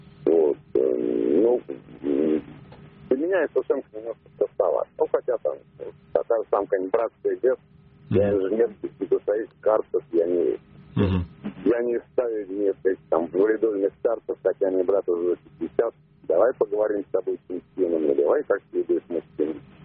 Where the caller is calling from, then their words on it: Moscow, Russia; я из Москвы.